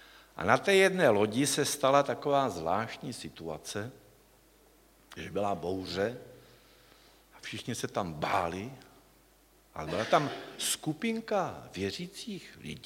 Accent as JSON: {"language": "Czech", "region": "Moravia", "country": "Czechia", "tie": "born there", "said": "já od dětství o sobě říkám, že jsem narodil na Moravě, že jsou pragmatik"}